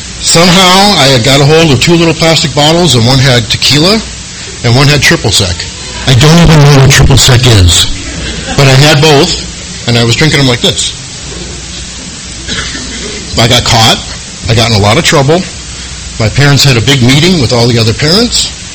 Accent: San Diego, California, United States; also born or lived in Minnesota; And we moved to California. I was born in Minnesota. We moved to San Diego when I was about 12.

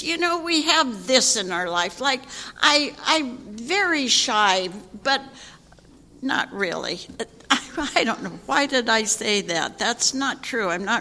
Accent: Santa Monica, California, United States; And so I was born and raised in Santa Monica, so I'm a native Californian, and I loved growing up in that town.

